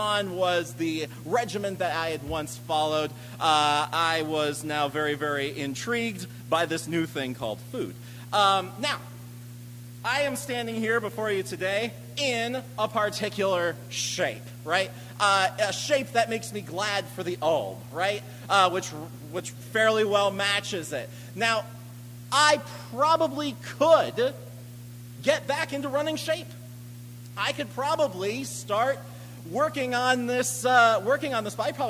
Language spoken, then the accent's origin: English; California, United States; I came here from California. I did not know that food was supposed to taste good.